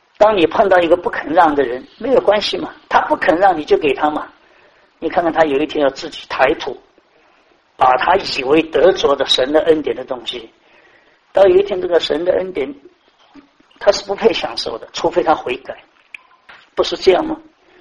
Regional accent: China; 堂妹，我们中国人讲的比较多一点，可能是堂妹。

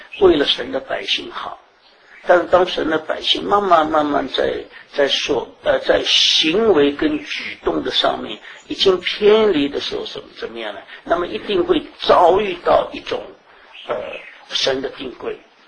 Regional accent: Yunnan, China; 我们云南人讲说，这个人讲话很飘啊。

